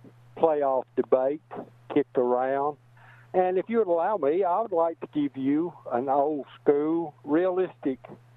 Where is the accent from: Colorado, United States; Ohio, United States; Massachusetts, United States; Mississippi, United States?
Mississippi, United States; I was raised in Northeast Mississippi